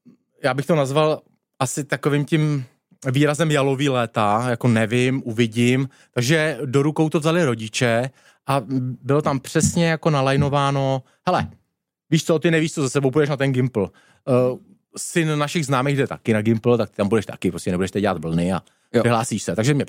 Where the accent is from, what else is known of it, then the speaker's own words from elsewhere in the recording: Teplice, Ústí nad Labem Region, Czechia; sklářský učňák u nás v Teplicích, rodnejch.